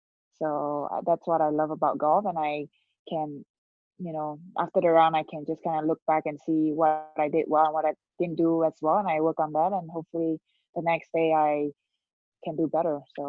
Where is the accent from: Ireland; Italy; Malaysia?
Malaysia; born or raised there